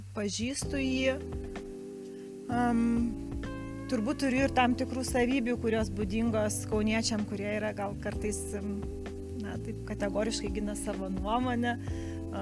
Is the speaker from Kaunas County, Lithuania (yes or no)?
yes; Kaunas, Kaunas County, Lithuania; Taip, tai kaunietė esu tokia trečios kartos mano močiutė. Kaune gyveno mama, Kaune gyveno, aš gimiau Kaune.